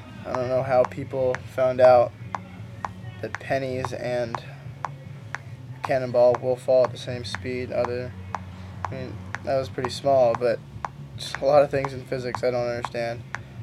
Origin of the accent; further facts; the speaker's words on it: Imperial Beach, California, United States; I grew up in Imperial Beach, California. I've lived there my entire life, 19 years.